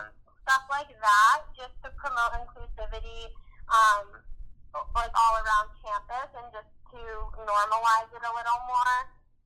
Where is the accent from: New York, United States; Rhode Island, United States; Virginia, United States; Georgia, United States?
Rhode Island, United States; a special Olympics team in Rhode Island, which is my hometown.